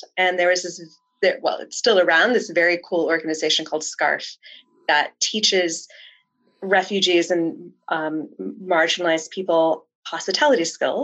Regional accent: Midwest, United States; accent: American; now in Australia; So you can tell by my accent that I'm American, and if you're really good at American accents, you can probably tell that I'm from the Midwest.

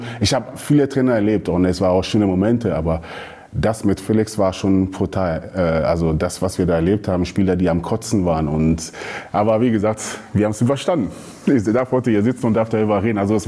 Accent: Hanover, Lower Saxony, Germany; now in Ruhr area, Germany; Ich komme aus Hannover, aber bin jetzt lebt im Ruhrgebiet

